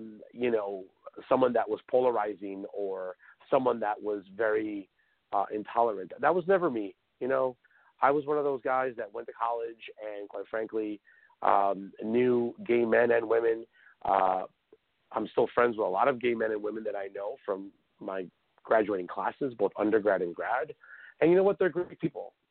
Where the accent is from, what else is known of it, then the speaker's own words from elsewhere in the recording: Huntsville, Alabama, United States; I'm Hispanic, and I've grown up in Huntsville my whole life, and you know, growing up in the Hispanic community, you didn't really talk about homosexuality a lot as a kid.